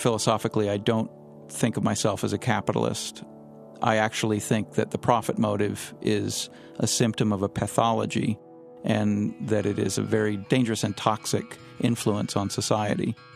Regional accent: Montana, United States; now in Chicago, United States; I grew up in Montana on a mountain in an area called Grant Creek. My upbringing was largely rural, hunting, fishing, the great outdoors, distance from other people, that sort of thing.

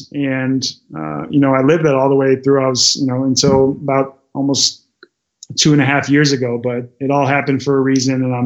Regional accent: Portland, Oregon, United States; Cause I come from the Pacific Northwest and so does Kate.

